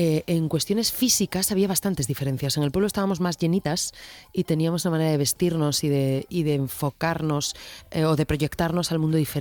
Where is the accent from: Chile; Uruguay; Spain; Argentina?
Spain; Salas, Asturias; also born or lived in Oviedo; Yo justo a los 14 años me fui de mi pueblo, Salas, un pequeño pueblo de 1000 habitantes, a estudiar ya segundo de BUP a Oviedo, que era la gran ciudad por aquel entonces, ¿no? Parece que no, pero yo tengo 45